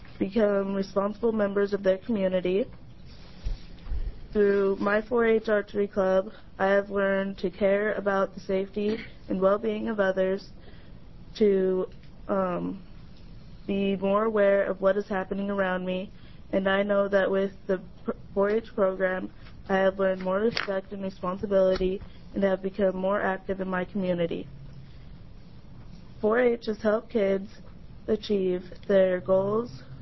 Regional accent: Astoria, Oregon, United States; I am from Astoria, Clatsop County, and this would be my third year in 4-H.

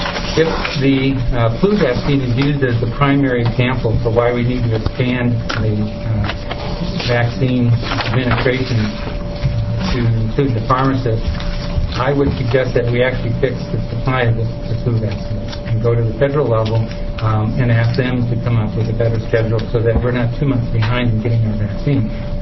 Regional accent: Salem, Oregon, United States; I'm a pediatrician from Salem, Oregon.

